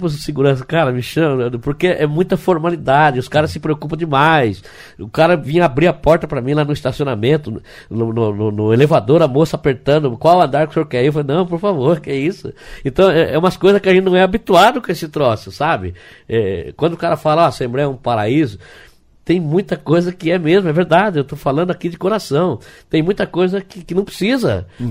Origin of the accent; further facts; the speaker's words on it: Cascavel, Paraná, Brazil; Eu sou de Cascavel